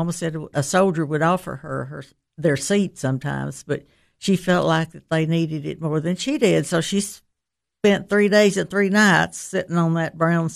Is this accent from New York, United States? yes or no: no; Tennessee, United States; Overton County, closer to Rickman. We're in the lower end